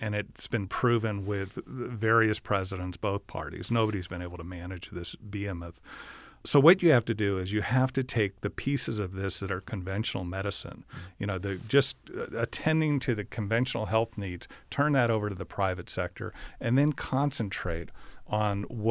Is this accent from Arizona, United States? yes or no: yes; Phoenix, Arizona, United States; I grew up in Phoenix and we used to drive by.